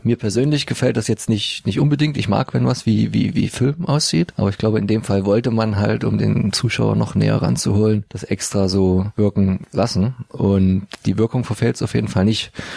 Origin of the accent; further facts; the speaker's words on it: Dresden, Saxony, Germany; wo wir uns als Dresdner immer so köstlich aufregen, bis amüsieren konnten